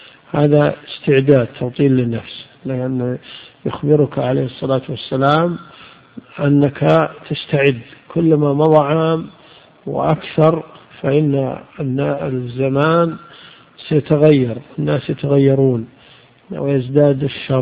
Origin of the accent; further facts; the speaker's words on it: Najd, Saudi Arabia; كان يعني في عندنا في نجد